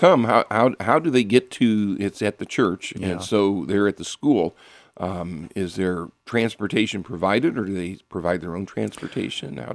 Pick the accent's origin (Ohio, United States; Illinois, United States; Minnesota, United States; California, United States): Ohio, United States; I'm from Summit County and just north of Akron